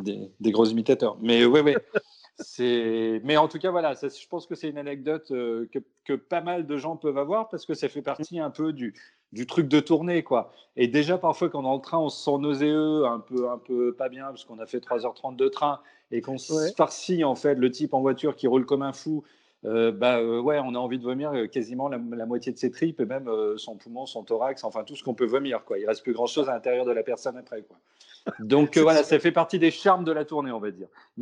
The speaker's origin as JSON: {"language": "French", "region": "Brittany", "country": "France", "said": "Surtout quand on est breton et tout, donc il y a un côté identitaire et tout qui est chouette."}